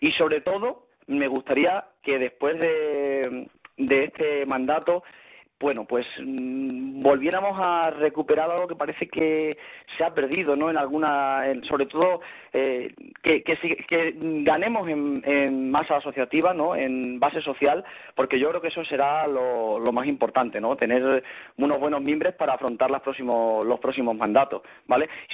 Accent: Madrid, Community of Madrid, Spain; Y ya con 18 años, pues regresé a mi tierra, porque aunque yo soy de Madrid, yo siempre me he considerado extremeño.

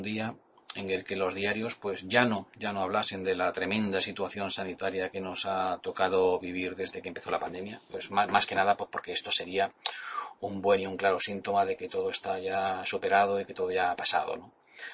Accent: Yecla, Region of Murcia, Spain; Yo trabajaba en el campo, en Yecla, en mi pueblo, en una pequeña explotación agrícola pues que tenían mis padres.

